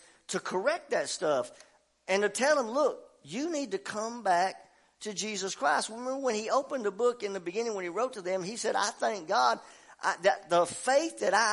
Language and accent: English; Murfreesboro, Tennessee, United States; now in Athens, United States; Especially Murfreesboro, my hometown. I get turned around in places now.